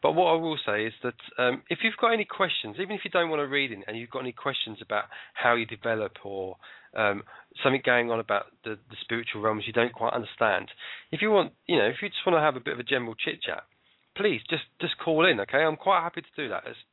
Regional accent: London, United Kingdom; obviously I was raised in London

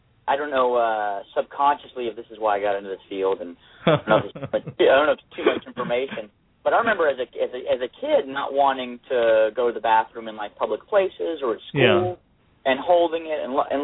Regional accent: Winston-Salem, North Carolina, United States; born there; I was born in Winston-Salem, North Carolina. I'm the child of Greek immigrants, and went to Duke University undergrad

